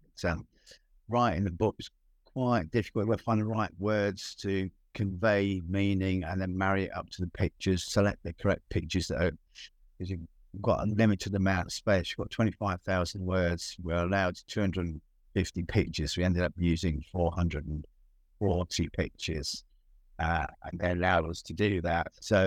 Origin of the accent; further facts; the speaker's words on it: Sheffield, Yorkshire and the Humber, United Kingdom; So my hometown, it'll be the first time my work's been in the Cutler's Hall in Sheffield since 1987.